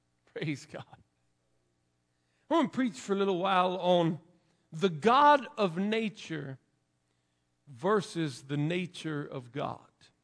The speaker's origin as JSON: {"language": "English", "region": "West Coast", "country": "United States", "said": "See, I'm from the West Coast. We got lots of woods."}